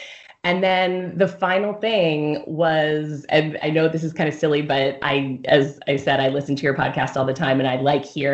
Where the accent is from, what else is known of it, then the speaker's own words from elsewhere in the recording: Abington, Pennsylvania, United States; You know, I grew up in Abington, Pennsylvania, which is a suburb right outside of Philadelphia